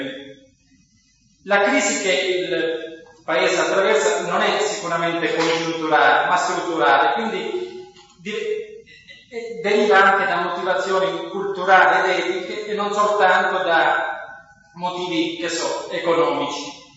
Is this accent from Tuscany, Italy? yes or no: no; Polizzi Generosa, Sicily, Italy; Io provengo da Polizzi Generosa, che è un comune della provincia di Palermo, non da Termini Imerese.